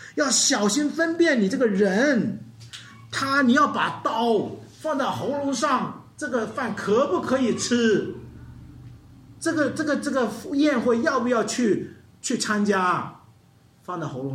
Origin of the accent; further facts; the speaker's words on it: China; 所以总结一下，在我们中国人的文化里，见面做什么？